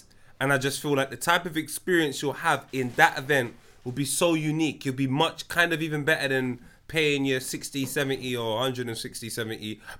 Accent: Tottenham, London, United Kingdom; When man say I'm from Tottenham, reshaping that. I'm from Wood. I'm from here.

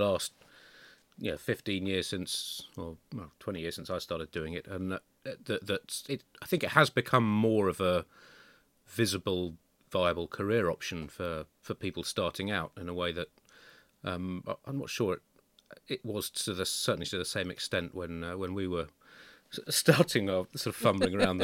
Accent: Tunbridge Wells, South East England, United Kingdom; I grew up in Tunbridge Wells, which was about the most conservative place that you can grow up in the 1980s.

